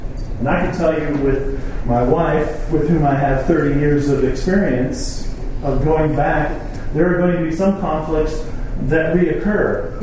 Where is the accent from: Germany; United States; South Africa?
South Africa; I grew up in South Africa